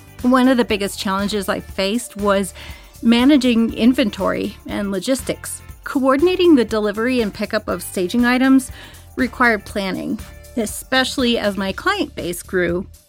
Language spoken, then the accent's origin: English; Pittsburgh, Pennsylvania, United States; from Pittsburgh.